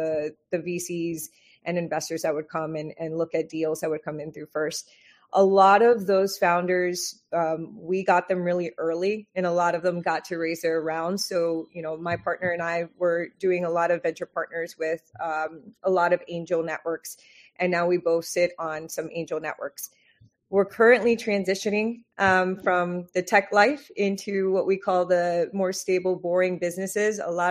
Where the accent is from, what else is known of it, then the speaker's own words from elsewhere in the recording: Miami, Florida, United States; So I'm born and raised in Miami.